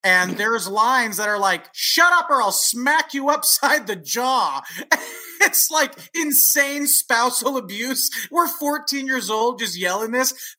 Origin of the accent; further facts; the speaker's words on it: California, United States; I was living in California. I'm from the San Francisco Bay Area.